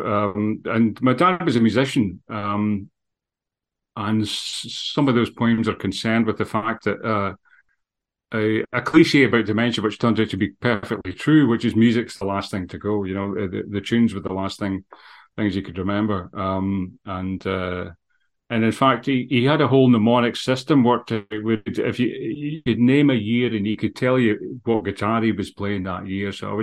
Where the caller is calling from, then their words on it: Edinburgh, Scotland, United Kingdom; But I'm waving from Edinburgh here. I'm sitting in the wee office at the back of the house in Edinburgh just now.